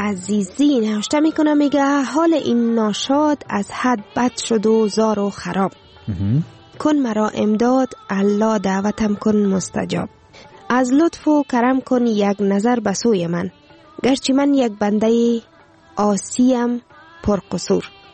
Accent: Afghanistan; now in Sweden; من مدت 15 سال میشود در سیویدن زندگی میکنم و از حال و احوال افغانستان کاملا بیخبر بودم. وطنم را آهسته آهسته فراموش کرده بودم

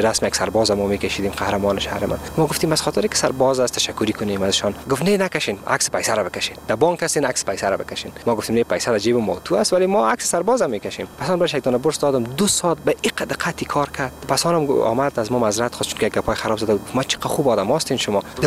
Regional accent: Afghanistan; از افغانستان هستیم

